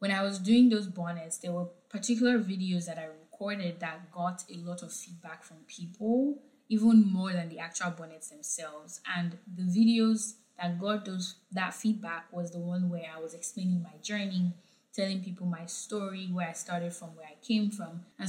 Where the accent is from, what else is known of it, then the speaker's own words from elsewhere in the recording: Nigeria; Growing up in Nigeria, there were a lot of folk tales that we were told.